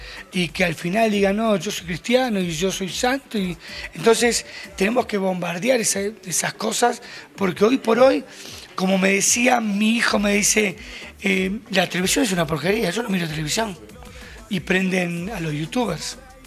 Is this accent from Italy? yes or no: no; Uruguay; now in Guatemala; somos una banda uruguaya que estamos viviendo hace 12 años en Guatemala.